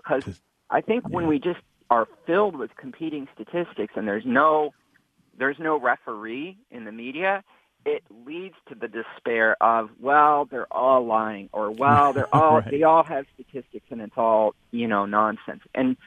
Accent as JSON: {"language": "English", "town": "Dearborn", "region": "Michigan", "country": "United States", "tie": "born or raised there", "said": "there was a police shooting in my hometown of Dearborn."}